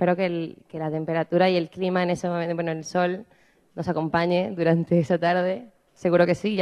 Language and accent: Spanish; Venezuela; now in Spain; Yo soy venezolana